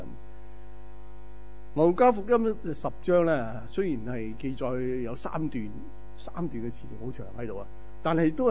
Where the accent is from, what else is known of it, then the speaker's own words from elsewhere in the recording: China; 不过其实我哋中国人咧，我哋都应该明噶吓、啊。啊，小学嘅时候啊，读书都有读过啊。我谂你要喺国内出嚟先